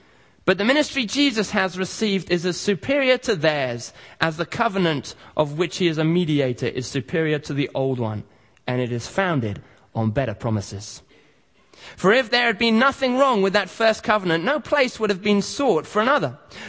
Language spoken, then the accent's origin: English; Kenya; when I grew up in Africa, in Kenya, we never used to take chocolate